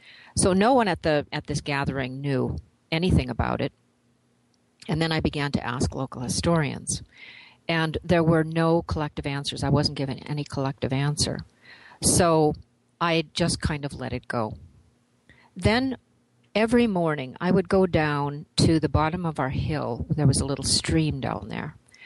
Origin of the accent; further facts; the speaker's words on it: Canada; as a Canadian, as I said, I really didn't have to study that history when I was growing up